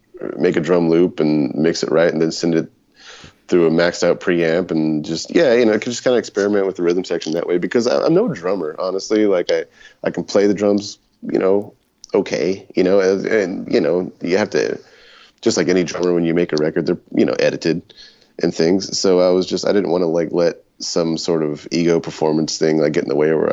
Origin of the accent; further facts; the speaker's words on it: Midland, Texas, United States; also born or lived in San Antonio; I was born in San Antonio and grew up in South Texas. And when I was about 8 years old, my family moved out to Midland, Odessa area.